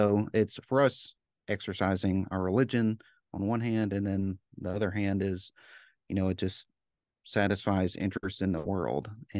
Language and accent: English; New Orleans, Louisiana, United States; also born or lived in Memphis / Chicago; I was born in Memphis, and then we moved to Chicago, then we moved to New Orleans, and then we moved. So, you know, several pivotal places growing up